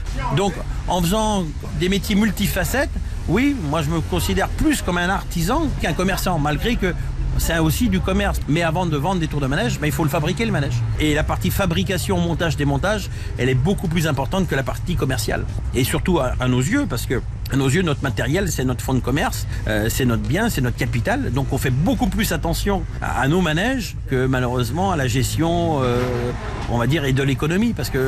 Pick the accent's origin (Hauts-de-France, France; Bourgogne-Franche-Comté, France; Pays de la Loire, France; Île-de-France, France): Bourgogne-Franche-Comté, France; Moi je suis originaire du Jura